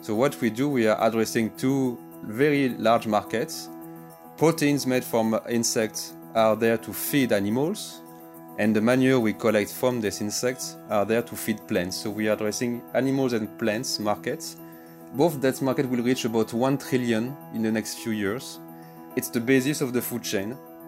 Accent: French Alps, France; I grew up in the French Alps, in the mountains, in the lakes, and I was catching butterflies, watching insects in the wild, in the forest.

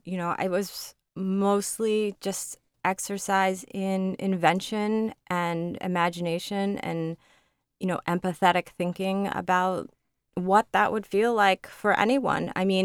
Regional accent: United States; I was born in the United States and I feel American, but it's interesting.

